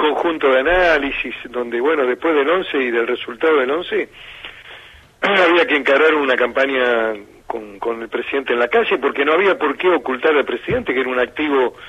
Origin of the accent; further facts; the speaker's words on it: Banfield, Buenos Aires Province, Argentina; Yo conozco la zona, porque además soy de Banfield, originario de Banfield.